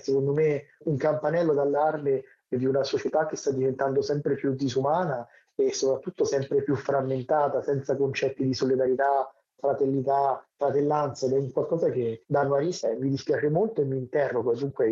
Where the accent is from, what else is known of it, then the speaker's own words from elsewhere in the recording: Rome, Lazio, Italy; Io sono nato e cresciuto a Roma, però ho fatto tutto il mio percorso scolastico alla scuola francese